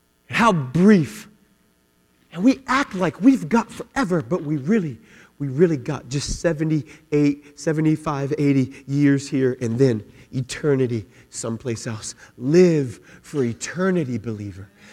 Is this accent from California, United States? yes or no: yes; Long Beach, California, United States; I'm from Long Beach, we say that positively, right?